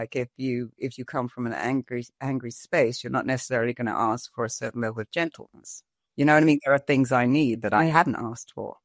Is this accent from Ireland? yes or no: no; Brixton, London, United Kingdom; I come from South London, Brixton.